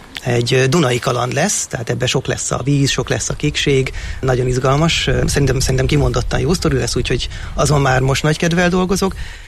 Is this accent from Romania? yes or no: no; Hungary; magyar ember vagyok, magyarul beszélek